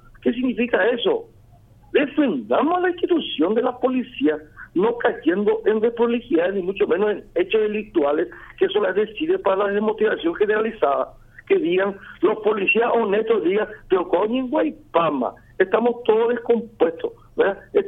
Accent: Paraguay; Primero como paraguayo, como ciudadano normal

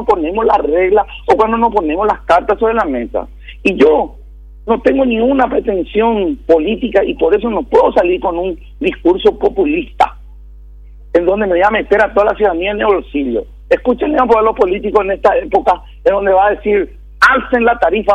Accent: Caazapá, Paraguay; yo vengo también de tierra adentro, vengo de Casapá

